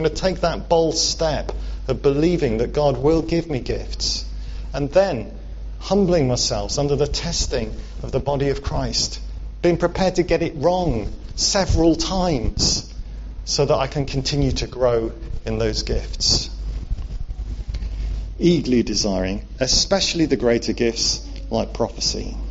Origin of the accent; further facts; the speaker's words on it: Wales, United Kingdom; Although growing up in Wales, I was sometimes given that impression.